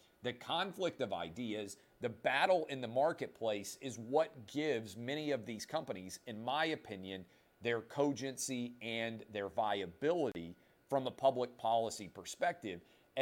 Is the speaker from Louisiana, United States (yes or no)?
no; Nashville, Tennessee, United States; even though I grew up in Nashville, not a music guy.